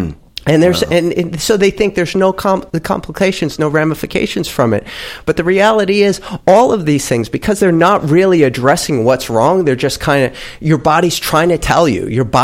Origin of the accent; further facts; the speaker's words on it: New Jersey, United States; Absolutely. You know, we're from Jersey.